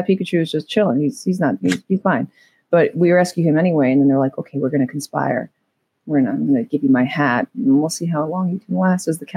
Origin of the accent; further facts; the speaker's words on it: New York, United States; I'm from New York, so I know like tropical kind of wild weather.